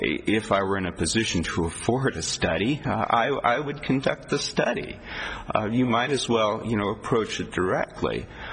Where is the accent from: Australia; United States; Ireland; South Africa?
United States; Palo Alto, California; I'm from Palo Alto myself.